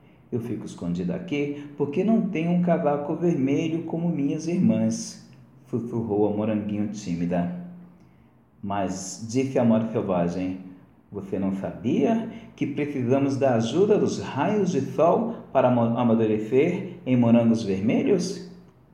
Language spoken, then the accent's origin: Portuguese; São Paulo, Brazil; sou de São Paulo, capital, aonde eu estou